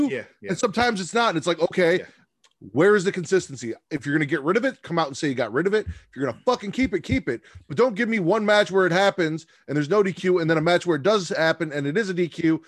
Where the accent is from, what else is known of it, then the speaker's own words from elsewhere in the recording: Chicago, Illinois, United States; I got really excited because we're from Chicago and Steve Dahl is a famous DJ from Chicago.